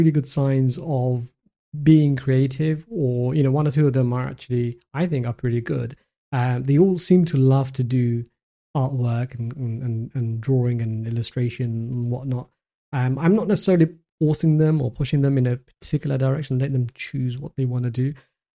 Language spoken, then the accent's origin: English; London, United Kingdom; now in Dubai, United Arab Emirates; So I'm currently in Dubai, but I was born and brought up in London, sort of east end of London. So very much sort of a working class family.